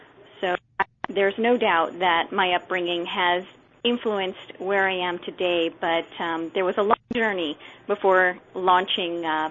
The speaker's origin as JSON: {"language": "English", "region": "California", "country": "United States", "tie": "born or raised there", "said": "So a little bit about my background. I grew up in Southern California. I come from a family of 4."}